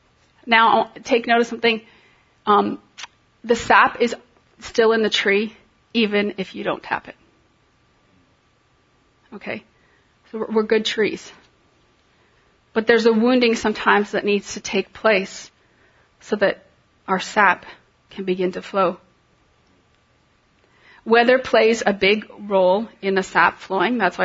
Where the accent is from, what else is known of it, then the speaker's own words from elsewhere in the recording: Canada; now in United States; Now, in school, as a Canadian, every spring, that was our school trip.